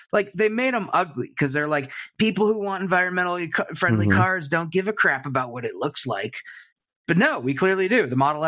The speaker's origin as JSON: {"language": "English", "region": "Florida", "country": "United States", "tie": "born or raised there", "said": "I think growing up in Florida, the dream was just, you know, get a Civic or something like that."}